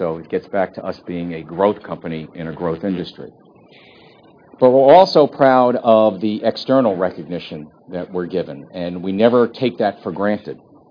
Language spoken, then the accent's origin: English; New York, United States; as I'm a New Yorker, as they say, forget about it.